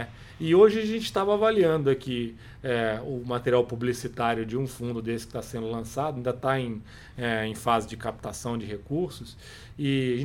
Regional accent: Minas Gerais, Brazil; Vou falar que é porque a gente é mineiro, a gente é desconfiado.

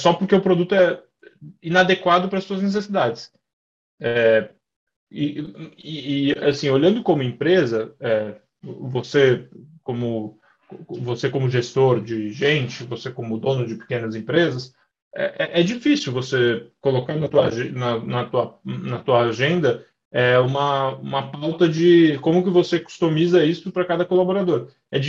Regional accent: São Paulo, Brazil; Se você andar em São Paulo, eu sou de São Paulo

